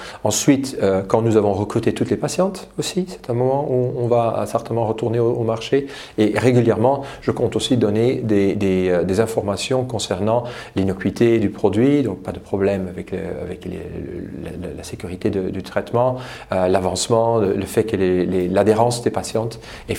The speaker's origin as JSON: {"language": "French", "country": "Belgium", "said": "Donc d'abord, je suis belge, j'ai fait mes études en Belgique, donc j'ai ce lien déjà."}